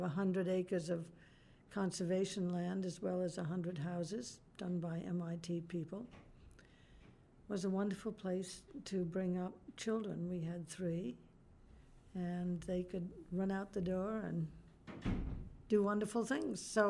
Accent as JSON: {"language": "English", "town": "Dover", "region": "Massachusetts", "country": "United States", "tie": "born or raised there", "also_born_or_lived": "Boston", "said": "I was born in Boston, and I lived mostly in Dover, Massachusetts, as a young girl and college girl and early working."}